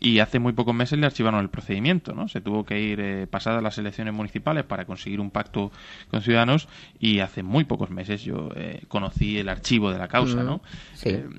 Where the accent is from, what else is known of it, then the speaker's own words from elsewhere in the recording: Murcia, Region of Murcia, Spain; born there; yo soy nacido en Murcia y yo a Cataluña la siento como parte de mi tierra